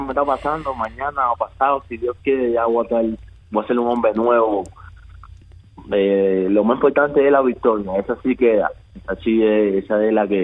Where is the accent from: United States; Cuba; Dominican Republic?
Cuba; moved away; a mí yo soy un cubano